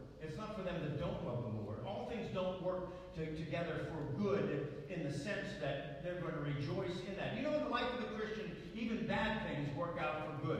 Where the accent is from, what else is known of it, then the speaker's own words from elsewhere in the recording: Altoona, Pennsylvania, United States; now in New York, United States; when I first came to New York by the family doctor that I grew up under back in my hometown of Altoona.